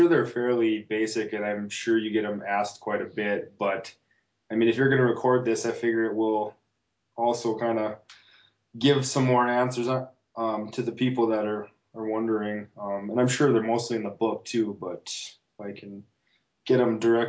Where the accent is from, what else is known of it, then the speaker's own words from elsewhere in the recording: North Dakota, United States; I am from North Dakota.